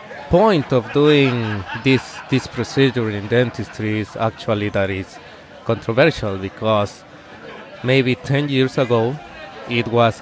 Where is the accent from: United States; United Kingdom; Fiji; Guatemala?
Guatemala; the first office that I opened was in my hometown. It's a small town in Guatemala